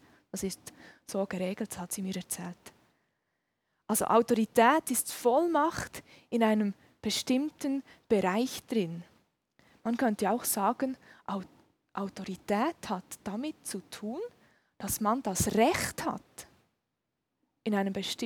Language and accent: German; Thun, Bern, Switzerland; Wie gesagt, ich komme aus Thun.